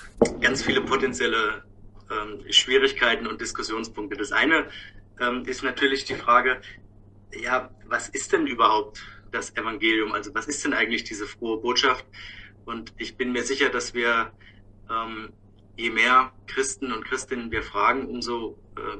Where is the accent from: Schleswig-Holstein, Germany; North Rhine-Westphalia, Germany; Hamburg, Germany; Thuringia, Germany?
Thuringia, Germany; now in Elbingerode, Germany; Ich komme ursprünglich aus dem Thüringer Wald, habe dann Medizin in Jena studiert, bin dort zum Glauben gekommen und dann von dort aus mit meiner damals Freundin, jetzt Frau Josephine, nach Elbingerode gezogen